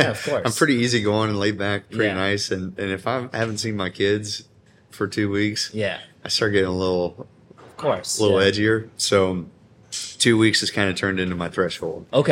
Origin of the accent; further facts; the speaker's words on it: Morgantown, West Virginia, United States; I'm born and raised in Morgantown, West Virginia, and West Virginia University is our school.